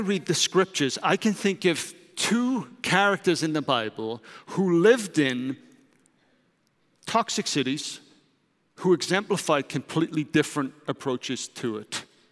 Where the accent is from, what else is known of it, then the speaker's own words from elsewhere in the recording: United Kingdom; now in Netherlands; my wife is German, I'm British